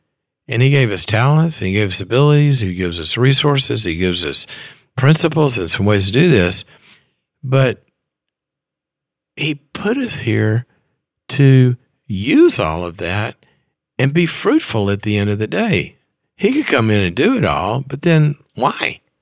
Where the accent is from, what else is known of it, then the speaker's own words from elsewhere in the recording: Mississippi, United States; also born or lived in Texas; I went to visit my girlfriend in Texas. I went to school in Texas. I was from Mississippi.